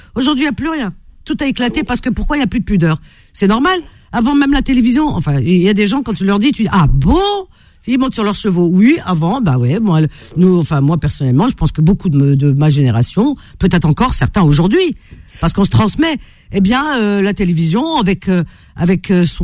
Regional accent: France; Et pourtant, on a été élevé en France. On est né en France. On a grandi en France.

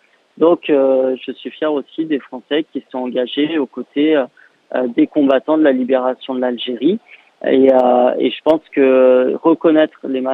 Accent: Toulouse, Occitanie, France; Moi-même, je suis Toulousain.

